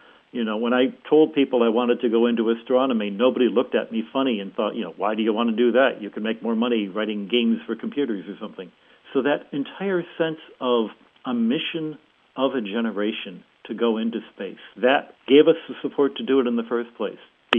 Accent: United States; Well, of course, I was a boy growing up in America.

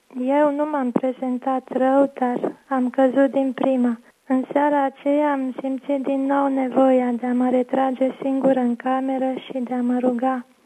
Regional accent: Bucharest, Romania; born there; Eu m-am născut în București într-o familie mixtă. Mama e catolică, tata era ortodox.

